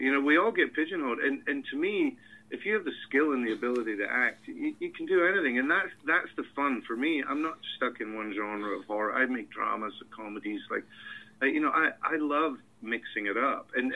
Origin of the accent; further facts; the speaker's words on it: Scotland, United Kingdom; I grew up in Scotland, you know, where witches and warlocks and myths are just the norm.